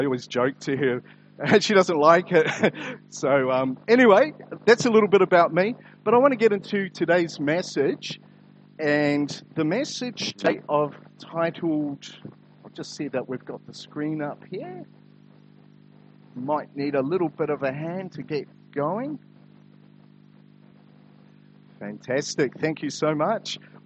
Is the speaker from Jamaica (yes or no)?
no; Auckland, New Zealand; So I originate from Auckland. Don't hold that against me. I grew up on the North Shore.